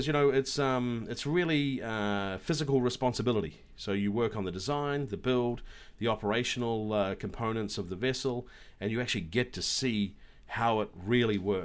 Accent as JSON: {"language": "English", "country": "New Zealand", "said": "I'm from New Zealand"}